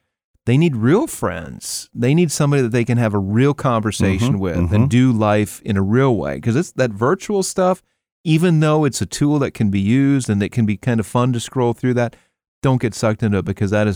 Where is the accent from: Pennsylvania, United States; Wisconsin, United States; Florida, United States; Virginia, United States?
Wisconsin, United States; Green Bay; I grew up in Green Bay, Wisconsin, very cold, very long winters.